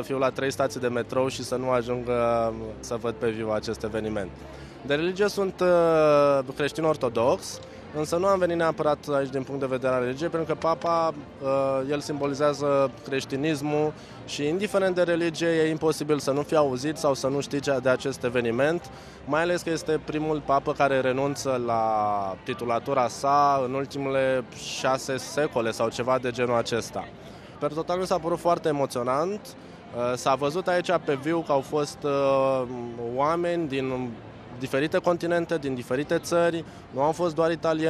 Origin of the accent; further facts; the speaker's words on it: Bucharest, Romania; am 25 de ani și sunt din București.